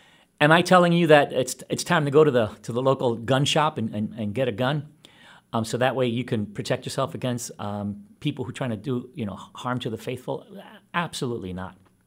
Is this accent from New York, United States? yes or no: yes; Brooklyn, New York, United States; I come from the ghettos. I was raised in Ocean Hill, Brownsville, in Brooklyn. Most of my childhood years were spent in Ocean Hill, Brownsville. It is not a very nice part of New York.